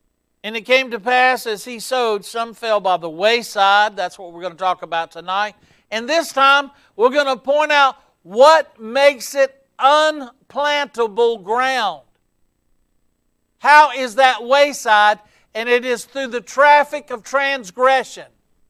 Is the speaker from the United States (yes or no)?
yes; Gastonia, North Carolina, United States; you know it's the grace of God if He can take an old South Gastonia boy like me and call me to preach